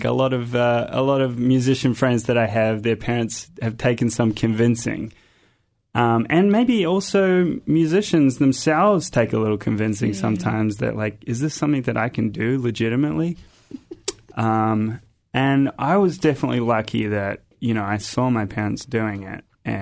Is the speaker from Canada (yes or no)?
no; New Zealand; moved away as an adult; also born or lived in Australia; now in United States; No, I grew up in New Zealand. Yeah. And I also lived in Australia for a long time.